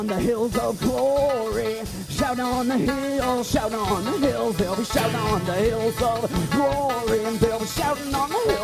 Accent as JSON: {"language": "English", "town": "Eugene", "region": "Oregon", "country": "United States", "said": "We're from Eugene, Oregon, and it's a blast to be here."}